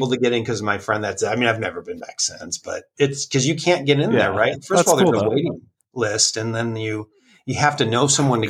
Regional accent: Ohio, United States; I'm from Ohio. So when we were kids, my parents would take us to Walt Disney World in Florida.

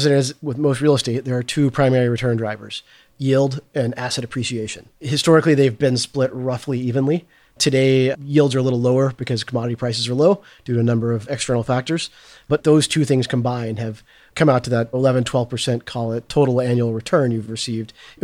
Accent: Arkansas, United States; a neighbor knew I was from Arkansas and had been asking me how to invest in farmland. He knew that I'd been growing up in a farming family

